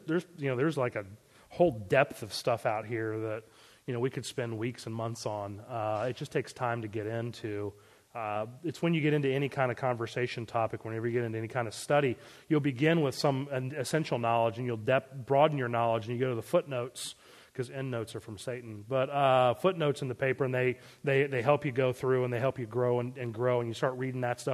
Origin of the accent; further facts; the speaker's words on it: Maryland, United States; I was raised in Maryland, which is a former Catholic colony.